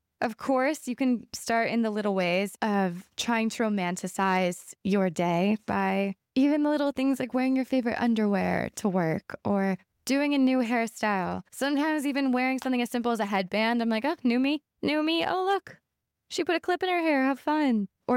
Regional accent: United States; As an American, I feel like we're told that we're so smiley and so friendly

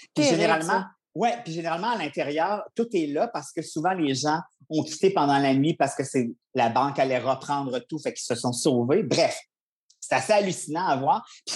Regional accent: Quebec, Canada; moi, je viens de Charlevoix.

